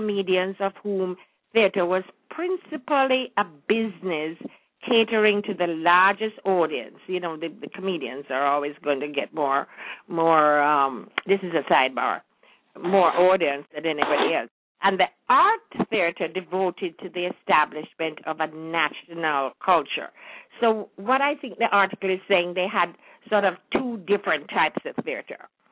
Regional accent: Jamaica; Well, you know, since as I grew up as a Jamaican, then I call it the Jamaican name.

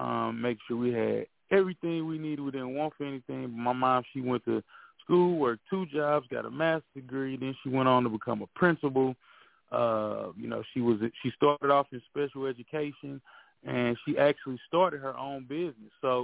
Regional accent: St. Louis, Missouri, United States; She moved us out. We grew up in North St. Louis City, and she

